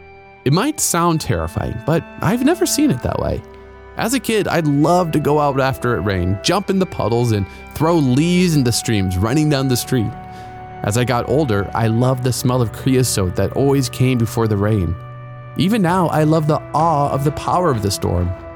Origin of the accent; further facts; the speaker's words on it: Arizona, United States; I grew up in the Sonoran Desert of southern Arizona.